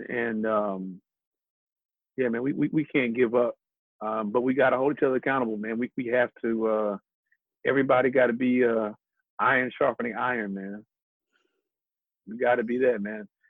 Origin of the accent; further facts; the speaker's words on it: St. Louis, Missouri, United States; the youth in the community around the places I grew up in St. Louis